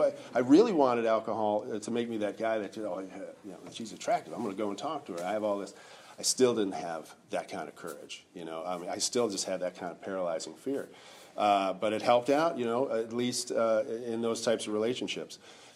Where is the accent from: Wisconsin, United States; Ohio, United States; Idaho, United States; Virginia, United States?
Wisconsin, United States; Madison; I am from Madison, Wisconsin.